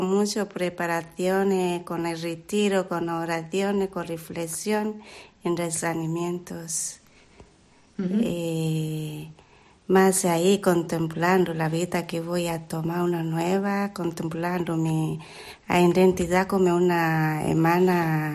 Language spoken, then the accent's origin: Spanish; Kenya; Spanish is a second language; Yo soy keniana.